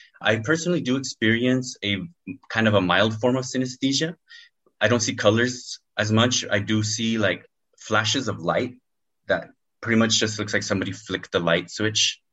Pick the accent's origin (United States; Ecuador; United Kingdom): United States; El Paso, Texas; Well, I was born and raised here in El Paso. I'm 35 now.